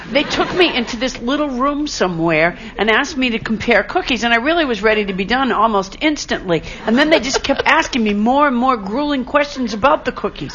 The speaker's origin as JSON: {"language": "English", "region": "Massachusetts", "country": "United States", "said": "You know, I'm from Massachusetts"}